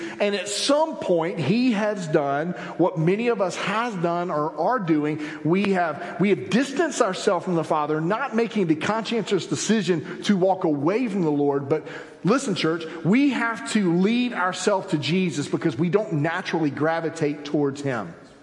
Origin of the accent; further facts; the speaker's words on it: Albany, Georgia, United States; Growing up in Albany, I grew up literally